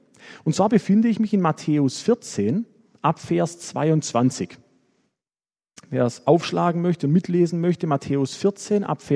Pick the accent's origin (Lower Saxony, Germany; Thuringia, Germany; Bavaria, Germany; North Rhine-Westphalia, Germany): Bavaria, Germany; Würzburg; Ich komme aus Würzburg. Wer es vergessen hat, Gemeinde Würzburg bin ich momentan. Bin da schon seit 2-3 Jahren unterwegs.